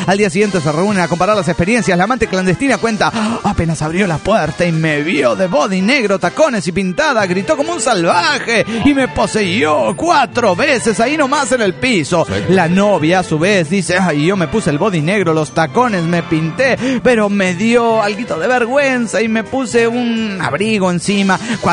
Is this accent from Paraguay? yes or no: no; Guanajuato, Mexico; de Guanajuato.